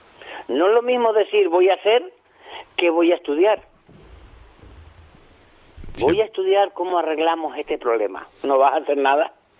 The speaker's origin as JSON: {"language": "Spanish", "region": "Canary Islands", "country": "Spain", "said": "De las Gavias."}